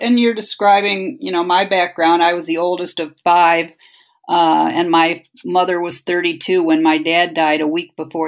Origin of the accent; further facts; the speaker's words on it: Toledo, Ohio, United States; we grew up in Ohio, older sisters who would drive all night to New York City. You know, New York City is a pretty scary place when you're coming from Toledo, Ohio